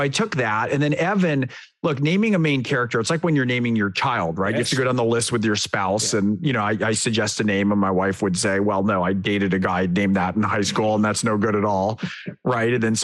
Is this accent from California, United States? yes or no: yes; California, United States; I think that's part of why I grew up in California.